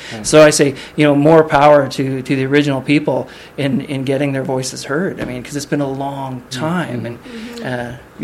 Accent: British Columbia, Canada; I grew up in the North Okanagan

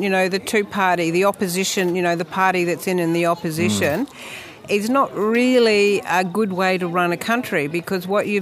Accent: Queensland, Australia; I'm from Queensland, and for a large part of my life

